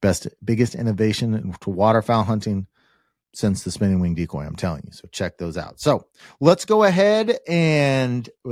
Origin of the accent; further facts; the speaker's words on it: Kansas, United States; I'm from Kansas, and I've hunted Kansas, Nebraska, Missouri.